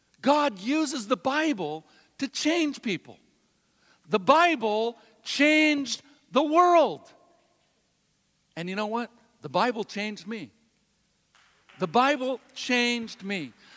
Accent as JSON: {"language": "English", "country": "United States", "said": "I love our country. I'm very grateful that I'm an American."}